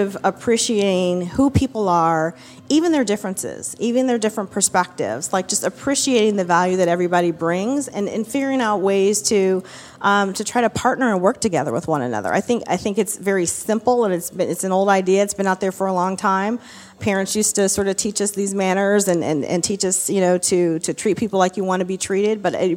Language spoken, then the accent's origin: English; Michigan, United States; Yeah, so growing up in Michigan, everybody sort of worked at one of the big three at the time